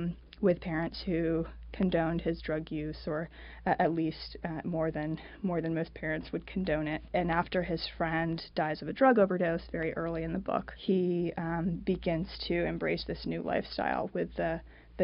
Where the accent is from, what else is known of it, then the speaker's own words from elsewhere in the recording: Florida, United States; also born or lived in Greece; But growing up in Florida, you know, you don't meet a lot of writers.